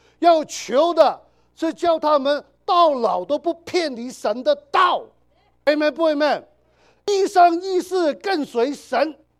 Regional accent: China; 我们中国人称呼神的时候，我们要小心啊

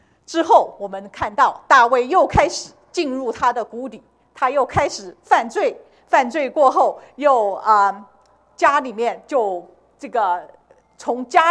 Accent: China; 我觉得我们中国人特别是喜欢生活比较平稳一点

